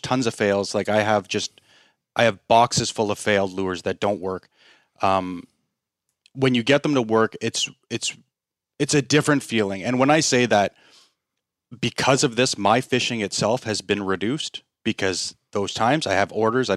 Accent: Canada; I'm from Canada.

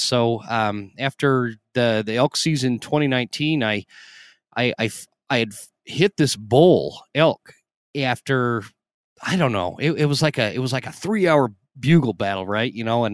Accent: Utah, United States; also born or lived in Idaho; I grew up out west. I grew up in Utah, in Idaho, and big time mule deer hunter and elk hunter.

